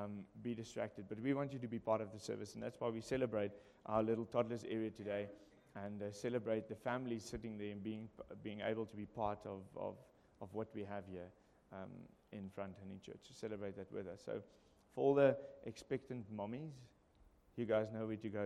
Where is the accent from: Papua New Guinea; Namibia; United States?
Namibia; that we as a pastor's couple were born and bred in Namibia.